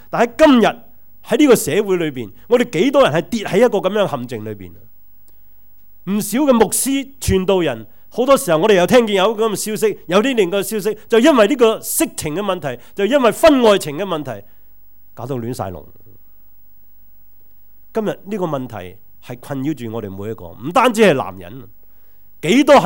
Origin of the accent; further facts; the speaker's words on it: New Territories, Hong Kong; 我新界长大的时候，我记得小的时候都、有一首那些歌成日唱